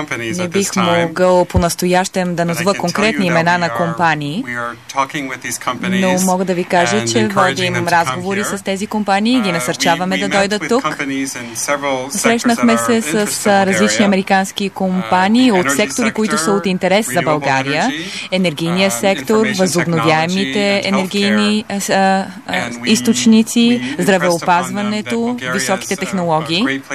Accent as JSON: {"language": "Bulgarian", "town": "Phoenix", "region": "Arizona", "country": "United States", "tie": "born or raised there", "said": "Всъщност, аз съм роден и съм израснал в Феникс, Аризона и за мен беше удоволствие да се върна там"}